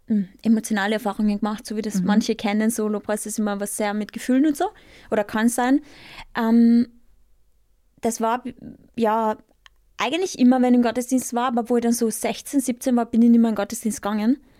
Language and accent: German; Carinthia, Austria; Also ich bin am Land in Kärnten groß geworden. Wird man wahrscheinlich auch ein bisschen hören